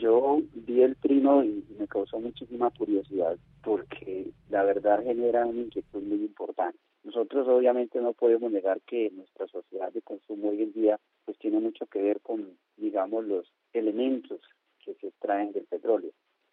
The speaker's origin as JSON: {"language": "Spanish", "town": "Tauramena", "region": "Casanare", "country": "Colombia", "tie": "born or raised there", "said": "Son los municipios donde, por ejemplo, en Tauramena, mi pueblo, el índice de desempleo creo que llega a más del 50%."}